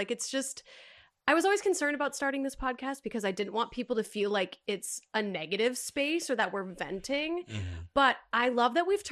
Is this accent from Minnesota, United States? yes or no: yes; Minnesota, United States; also born or lived in Orlando; now in Los Angeles, United States; For those of you that don't know, I moved from Orlando to LA. So it's, even moving to Orlando had like a strange aura about it because I'm originally from Minnesota